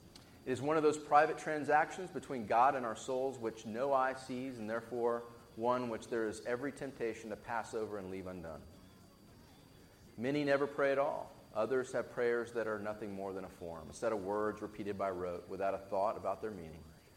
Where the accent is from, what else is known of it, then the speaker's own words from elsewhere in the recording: Texas, United States; I'm from Texas, so this is, I kind of like the first part of this quote.